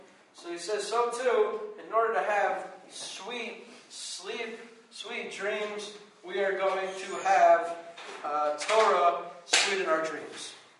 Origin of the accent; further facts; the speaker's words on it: Manhattan, New York, United States; I'm from Manhattan, I haven't seen a cow.